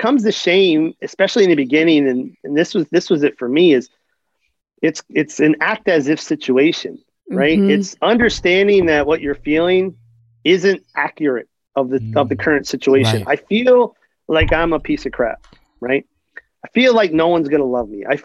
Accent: Philadelphia, Pennsylvania, United States; I'm from Philly.

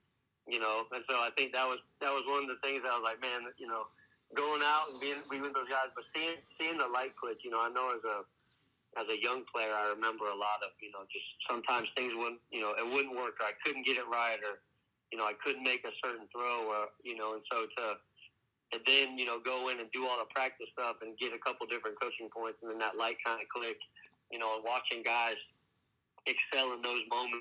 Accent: Florida, United States; I'm from Florida, so to have 30-plus people come to my last home game

